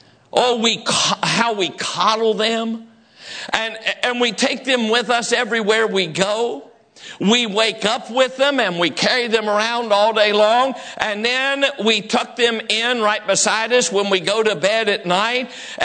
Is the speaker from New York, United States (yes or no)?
no; West Virginia, United States; I know that it's pronounced grievance, but I'm from West Virginia and we pronounce it grievance.